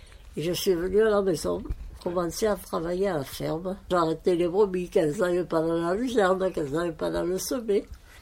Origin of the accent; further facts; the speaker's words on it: France; En 1926, le 9 février. Je suis née ici à l'Abeille, dans la maison.